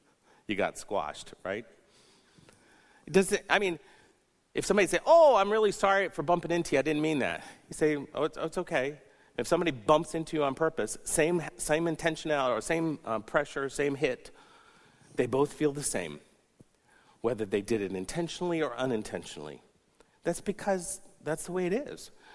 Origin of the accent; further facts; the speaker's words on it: the South, United States; I mean, I grew up in the South, and we greeted people we didn't know. We moved to the North, and I greeted people I didn't know